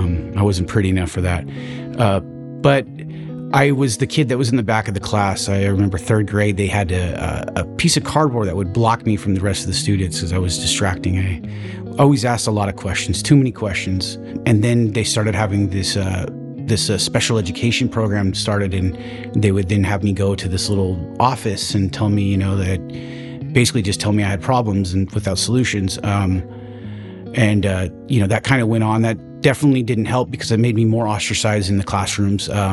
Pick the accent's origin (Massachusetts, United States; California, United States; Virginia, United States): California, United States; Vallejo; born or raised there